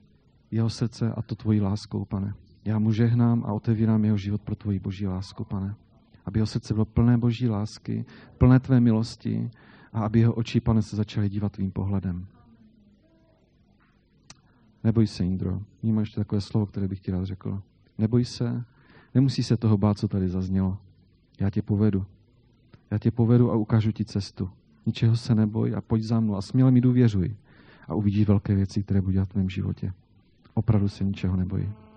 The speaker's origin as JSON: {"language": "Czech", "town": "Jablunka", "region": "Zlín Region", "country": "Czechia", "lives_now": "Velké Karlovice, Czech Republic", "said": "jsme z Rožnova pod Radoštěm, my s Lenkou bydlíme ve Velkých Karlovicích. Já pocházím teda z Jablunky, to je jenom takové to Jablunka, to je u Vsetína na Valašsku."}